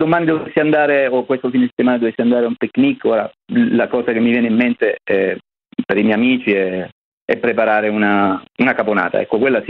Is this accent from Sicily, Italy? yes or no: yes; Sicily, Italy; Da siciliano, il picnic per me potrebbe essere, se dovessi preparare, quello della scaccia.